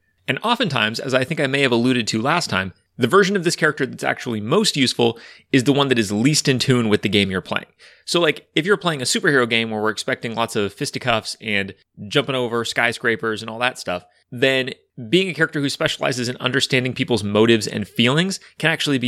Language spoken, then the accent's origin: English; California, United States; I am from Northern California